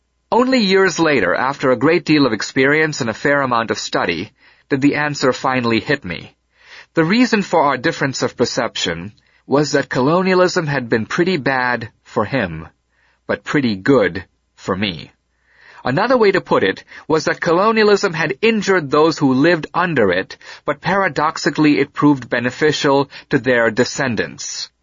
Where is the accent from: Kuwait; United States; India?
India; While I was a young boy growing up in India